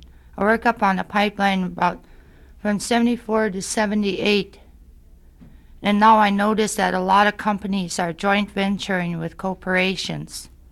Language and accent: English; Fort Yukon, Alaska, United States; I was born in Fort Yukon, Alaska, and I grew up in Fort Yukon.